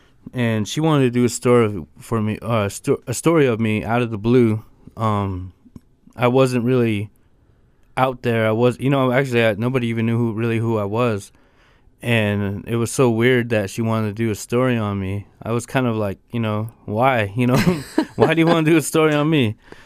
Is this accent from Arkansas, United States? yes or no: no; Copper Center, Alaska, United States; Well, I grew up in my hometown, Copper Center, and I just needed a way to channel the way I feel.